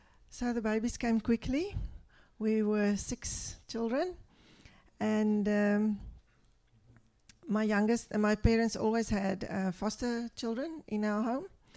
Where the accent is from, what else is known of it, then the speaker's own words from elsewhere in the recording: South Africa; As I come from South Africa, I thought that amount will be higher